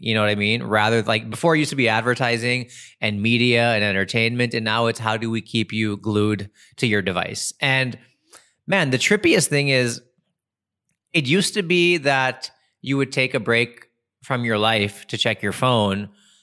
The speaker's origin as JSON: {"language": "English", "town": "Los Angeles", "region": "California", "country": "United States", "tie": "born or raised there", "said": "I grew up in Los Angeles."}